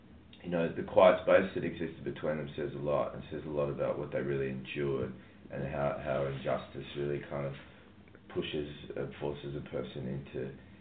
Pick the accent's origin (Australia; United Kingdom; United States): Australia; I thought I was off the hook because I'm Australian for not knowing about this couple.